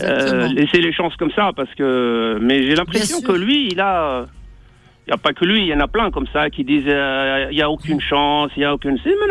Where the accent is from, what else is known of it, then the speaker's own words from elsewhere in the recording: Jijel, Jijel Province, Algeria; Moi, je suis de Djidjel, je suis donc la petite Kabylie, disons.